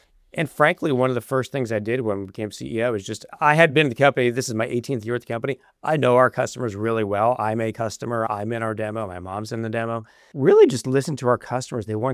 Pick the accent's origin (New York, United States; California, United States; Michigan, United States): New York, United States; I'm from New York originally.